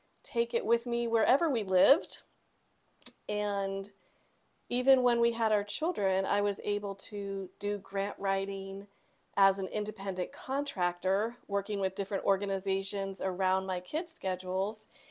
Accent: Florida, United States; moved away as an adult; I'm originally from Florida

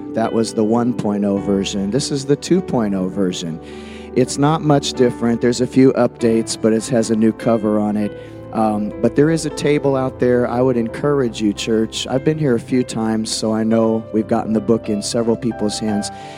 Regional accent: Rochester, Illinois, United States; moved away as an adult; also born or lived in California; And I grew up here. I grew up in Rochester. So, I don't know, 20, 21, 22 years of my life were in Central Illinois.

